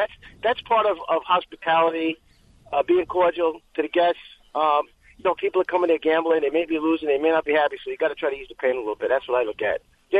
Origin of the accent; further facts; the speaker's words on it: Brooklyn, New York, United States; The Brooklyn Boy Stables from Brooklyn, my hometown